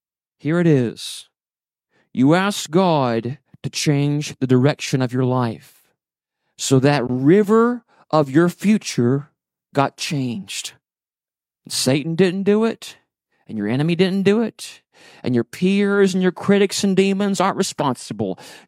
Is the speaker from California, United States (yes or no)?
no; Memphis, Tennessee, United States; born there; I was born in Memphis, Tennessee